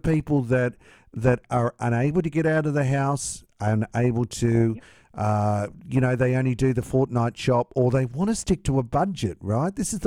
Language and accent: English; Tasmania, Australia; I'm from Tasmania.